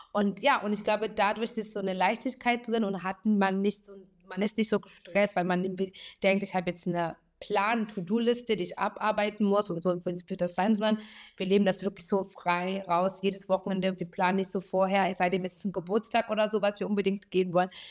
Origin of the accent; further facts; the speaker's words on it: Kenya; Also ich komme aus Kenia, ich bin in Kenia geboren